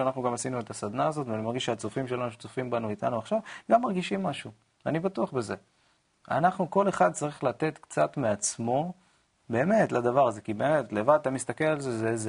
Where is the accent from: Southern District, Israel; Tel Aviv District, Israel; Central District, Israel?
Southern District, Israel; Dimona; also born or lived in Tiberias / Ashkelon; אני גדלתי בדימונה, נפל שם הטיל גם, כן? גדלתי בדימונה, אפילו הייתי גם שנה אחת בטבריה, כן? כיתה א' הייתי בטבריה, ואחר כך גדלתי באשקלון.